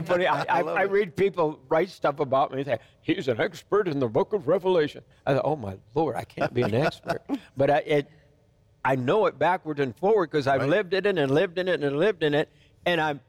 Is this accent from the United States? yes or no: yes; Michigan, United States; Oh, I love Detroit. My home state is Michigan.